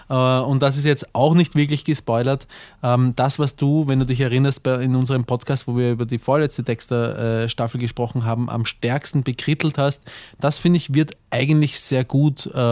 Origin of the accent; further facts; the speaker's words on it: Austria; Ich bin Österreicher.